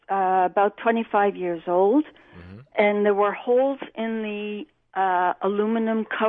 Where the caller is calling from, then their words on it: Dorval, Quebec, Canada